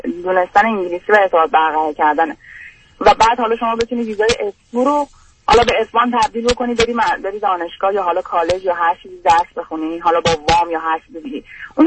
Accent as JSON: {"language": "Persian", "country": "Iran", "moved": "yes", "said": "وقتی من از ایران رفتم"}